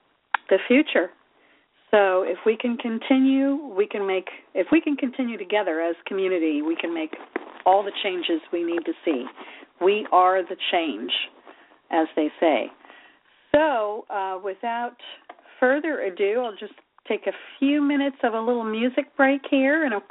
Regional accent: Tampa, Florida, United States; New York City, my hometown of Tampa, Albuquerque, Chicago

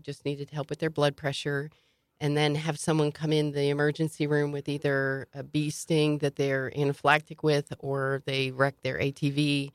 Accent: West Virginia, United States; considering it was a town of very similar where I grew up in West Virginia.

